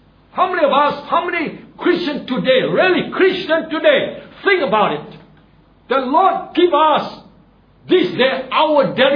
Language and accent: English; Singapore; I think most of us Singaporeans here, well, most of us also, when we hold our red book